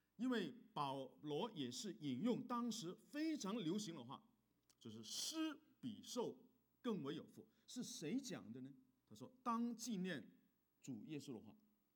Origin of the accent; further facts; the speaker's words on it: Hong Kong; 我是从香港来的啊